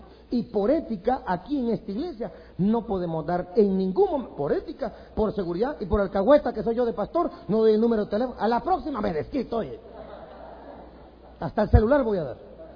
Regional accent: Guastatoya, El Progreso, Guatemala; la iglesia del Calvario allá en Guastatoya, mi pueblo

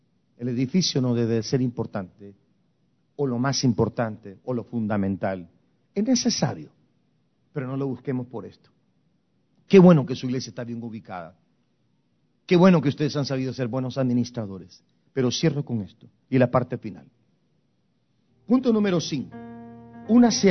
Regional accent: Guastatoya, El Progreso, Guatemala; que fueron misioneras en mi pueblo, en Guastatoya, en Guatemala

